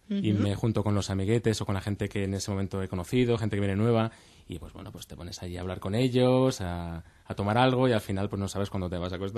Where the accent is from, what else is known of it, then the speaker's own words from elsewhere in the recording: Madrid, Community of Madrid, Spain; yo soy un cantante madrileño, nacido en Madrid, me crié aquí